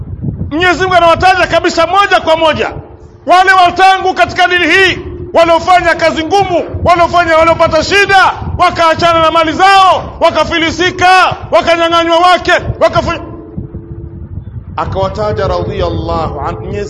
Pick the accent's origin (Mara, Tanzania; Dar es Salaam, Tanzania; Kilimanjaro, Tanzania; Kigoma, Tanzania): Kigoma, Tanzania; Mwandiga; Mimi nimekulia Mwandiga, napajua vizuri, napajua vizuri Mtabeka